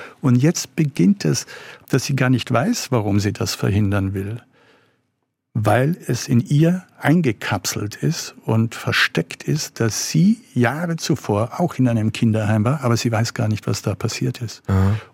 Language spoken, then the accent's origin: German; Salzburg, Austria; ich komme ja aus Salzburg und das heißt, ich bin auch in diesem ländlichen und in diesem bergigen Raum ja aufgewachsen.